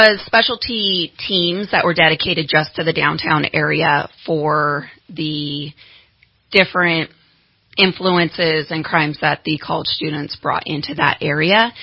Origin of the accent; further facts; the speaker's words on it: Redding, California, United States; I was raised here in Reading. I attended Central Valley High School. And, excuse me, after high school, I left the area, went down to Long Beach to attend college, and then came back in 2005